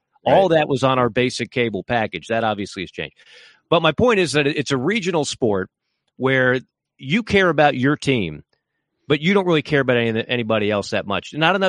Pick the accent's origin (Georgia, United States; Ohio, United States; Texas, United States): Georgia, United States; Atlanta; now in South Florida, United States; And even though I'm in South Florida, I still am keeping in tune with my hometown in Atlanta.